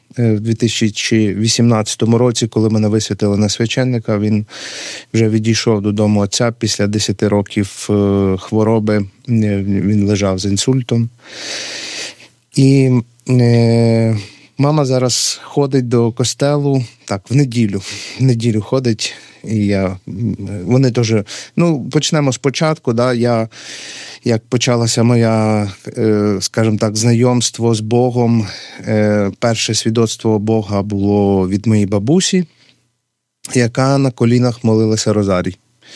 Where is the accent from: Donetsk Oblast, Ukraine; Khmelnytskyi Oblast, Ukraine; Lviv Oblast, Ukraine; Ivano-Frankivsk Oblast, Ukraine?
Khmelnytskyi Oblast, Ukraine; Khmelnytskyi; Я народився в Хмельницькому, з міста Хмельницького, з парафії Святої Анни.